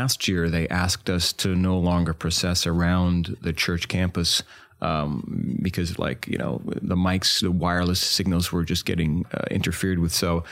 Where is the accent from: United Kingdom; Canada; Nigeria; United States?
United States; New York City, New York; born there; I was born in Hell's Kitchen.